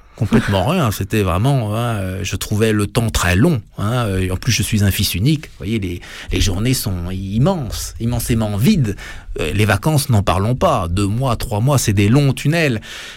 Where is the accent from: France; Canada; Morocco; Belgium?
France; Bourges, Centre-Val de Loire; Je suis né dans le Cher, je suis un Berruyais, né à Bourges, mais Berrichon, dans la province du Berry.